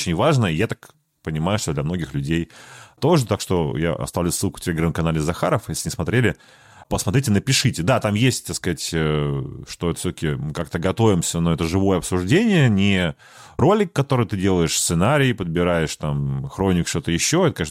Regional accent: Saint Petersburg, Russia; мы оба петербуржцы, но из разных поколений.

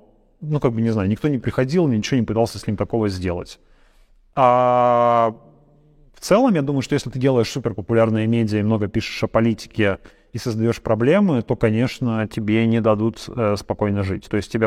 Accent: Yekaterinburg, Sverdlovsk Oblast, Russia; moved away as an adult; now in Vilnius, Lithuania; я люблю Екатеринбург, в общем, это мой родной город, я там всю жизнь прожил

